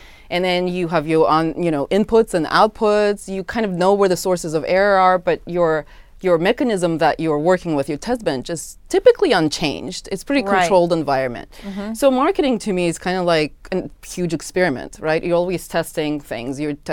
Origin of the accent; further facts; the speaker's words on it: Moscow, Russia; now in United States; So I grew up in Moscow, Russia, back before the Soviet Union broke apart.